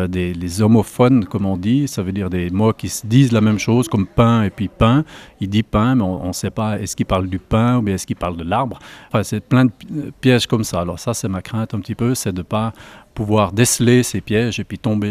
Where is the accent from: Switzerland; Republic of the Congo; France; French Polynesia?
Switzerland; Fribourg; Alors, on vient du canton de Fribourg.